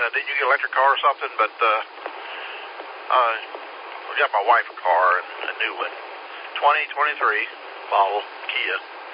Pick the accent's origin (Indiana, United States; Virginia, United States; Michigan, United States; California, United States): Virginia, United States; Norfolk; born there; also born or lived in West Coast / Scotland; Yeah, but I'm not originally from the Hendersonville area. I was actually born in Norfolk, Virginia. And I was a military brat. My father was in the Navy, so we lived on the West Coast, all over. Went over to Scotland.